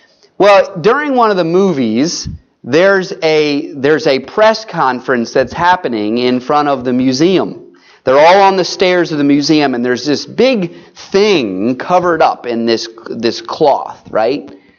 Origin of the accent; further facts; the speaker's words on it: New Jersey, United States; Now, I'm from South Jersey, and Philly is right just down the road.